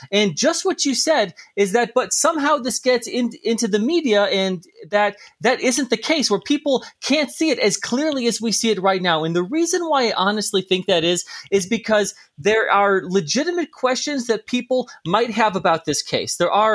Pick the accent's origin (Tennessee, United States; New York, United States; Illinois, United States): Illinois, United States; Chicago; moved away as an adult; I'm originally from Chicago. I didn't stick around the Chicagoland area.